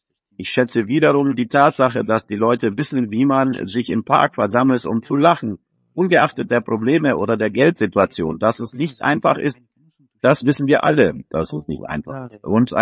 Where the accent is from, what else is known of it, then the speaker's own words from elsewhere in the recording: Italy; Ich komme aus Italien, das Unternehmen wird vererbt.